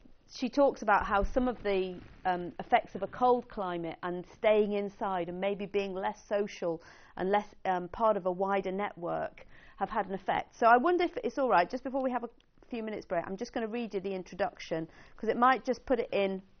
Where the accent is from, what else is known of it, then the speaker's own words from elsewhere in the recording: Israel; moved away as an adult; now in United States; tell me, what was it like growing up in Israel? Of all conversation openers, this was my least favourite. I've been hearing it ever since moving to the States to begin my university studies.